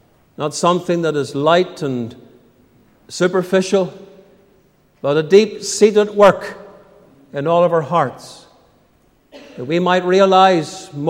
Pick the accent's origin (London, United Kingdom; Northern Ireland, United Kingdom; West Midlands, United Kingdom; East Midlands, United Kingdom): Northern Ireland, United Kingdom; Portadown; we could sing as I did when I was a young man growing up in the Portadown Church